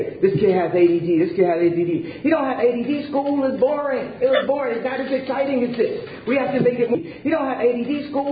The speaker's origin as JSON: {"language": "English", "town": "Chicago", "region": "Illinois", "country": "United States", "tie": "born or raised there", "said": "We're going to need to get a few breaks to be able to have some places in my hometown of Chicago and the 2.7 million to the 9 million surrounding suburbs where we can create some factories."}